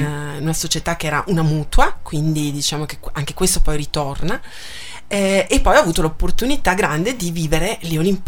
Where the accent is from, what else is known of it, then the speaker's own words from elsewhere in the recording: Ivrea, Piedmont, Italy; born there; sono nata a Ivrea. Ivrea è il mondo dell'Olivetti.